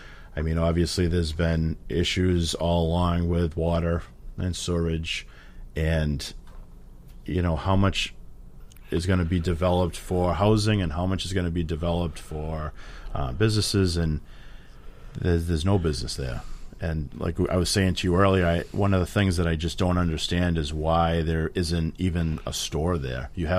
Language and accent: English; Weymouth, Massachusetts, United States; I grew up in Weymouth. I'm raising my kids in Weymouth, and I love Weymouth.